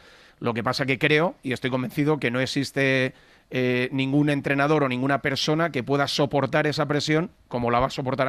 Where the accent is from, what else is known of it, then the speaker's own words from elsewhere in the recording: Spain; O sea, yo soy español y me encanta España